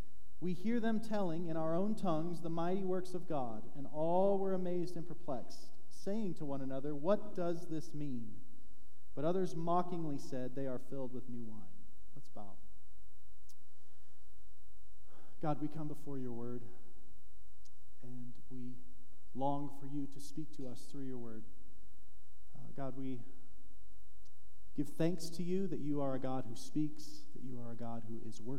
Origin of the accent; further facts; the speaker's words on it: South Dakota, United States; It was cold, but we do cold. We're from South Dakota. We can do cold.